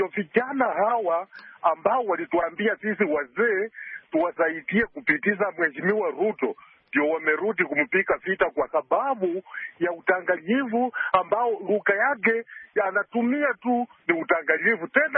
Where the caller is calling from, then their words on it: Bungoma, Bungoma County, Kenya; natoka sehemu za Bungoma, Kenya.